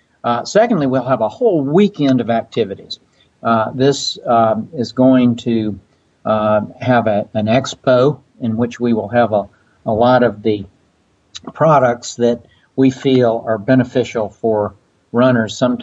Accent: Atlanta, Georgia, United States; it be done in Atlanta, my hometown, to show some of my favorite places to run

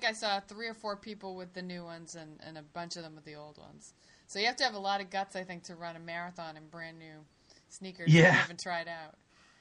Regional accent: Hamilton, Ontario, Canada; Next major race is Around the Bay Road Race in my hometown of Hamilton.

